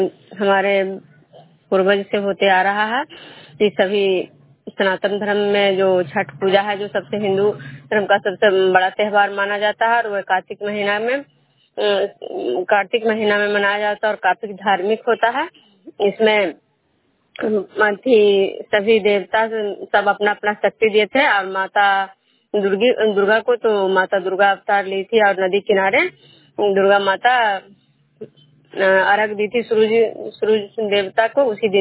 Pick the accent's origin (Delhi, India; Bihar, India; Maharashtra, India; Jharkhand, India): Bihar, India; Vishnupur; मैं विष्णुपुर ग्राम खुजरा पंचायत नालंदा जिला नवेलोसा प्रखंड के निवासी हूँ।